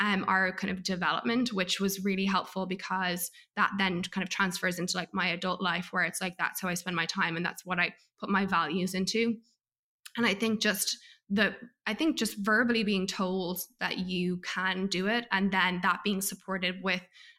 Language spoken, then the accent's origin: English; Ireland; By the way, I'm so American, I said report cards. What do we call them in Ireland?